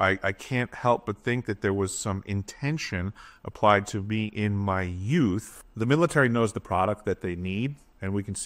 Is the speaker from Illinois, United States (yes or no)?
no; New York, United States; now in Alaska, United States; I currently reside in Alaska. I grew up on Long Island.